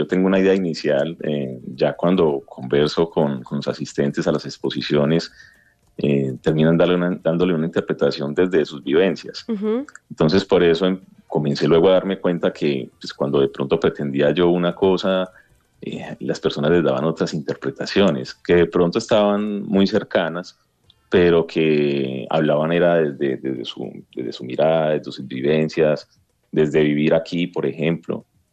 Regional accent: Medellín, Antioquia, Colombia; moved away; yo soy de Medellín, Colombia. Soy un artista nacido en el año de 1985. Estudié artes plásticas en la Universidad de Antioquia. Estoy aquí desde el 11 de octubre.

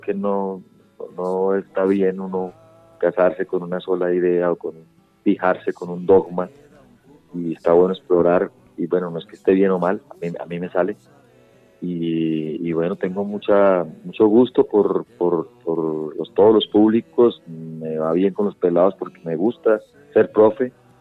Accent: Piedecuesta, Santander, Colombia; En Piedecuesta, ahí en mi pueblo, en Santander, cerquita de Bucaramanga.

